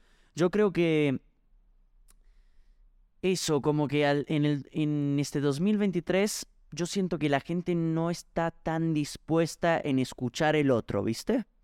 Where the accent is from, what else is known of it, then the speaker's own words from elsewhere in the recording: Italy; Spanish is a second language; perdón, porque a veces con algunas palabras como que, siendo italiano, como que no la sé.